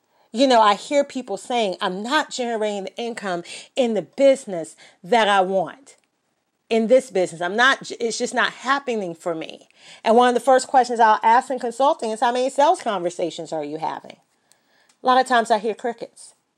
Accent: United States; I am an American businesswoman

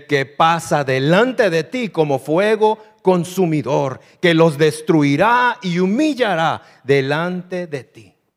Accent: Honduras; nosotros como hondureños, como que ya deberíamos tener algo más de experiencia.

